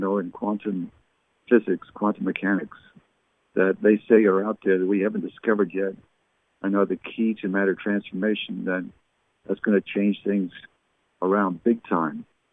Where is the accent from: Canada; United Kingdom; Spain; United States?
Canada; Barrie, Ontario; born there; also born or lived in Halifax, Canada; can remember when I was 2 years old. We lived in Halifax, Nova Scotia. My parents were English. But I was born in Barrie, Ontario.